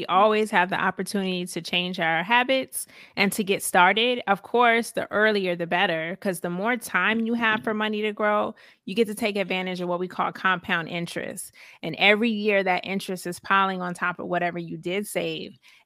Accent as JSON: {"language": "English", "region": "Georgia", "country": "United States", "said": "you know, I'm from Georgia. Back then, my bank was First Union."}